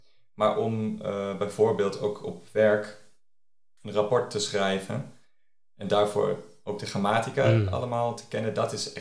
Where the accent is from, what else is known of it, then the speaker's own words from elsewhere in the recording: Huizen, North Holland, Netherlands; German is a second language; Ja, ich komme aus einem Dorf, das heißt Huizen.